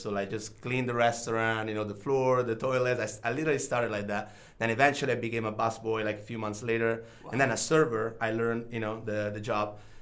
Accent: Rome, Lazio, Italy; English is a second language; moved away as an adult; now in United States; I was actually living in Italy. So I was born and raised in Rome, and I moved to United States in 2012.

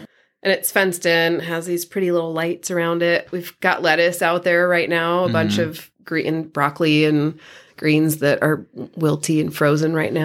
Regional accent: Midwest, United States; I'm from the Midwest, and so we would drive through there on our way to New Orleans.

